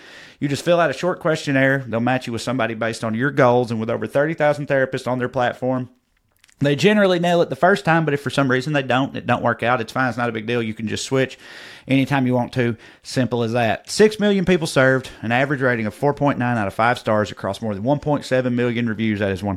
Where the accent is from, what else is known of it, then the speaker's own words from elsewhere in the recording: Tennessee, United States; a Jewish couple back in my home state of Tennessee